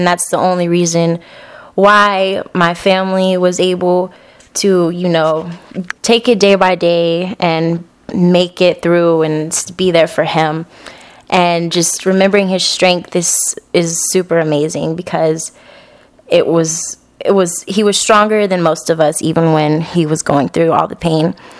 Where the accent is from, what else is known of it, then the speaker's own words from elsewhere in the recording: Dallas, Texas, United States; I was born and raised in Dallas, Texas. I am 20 years old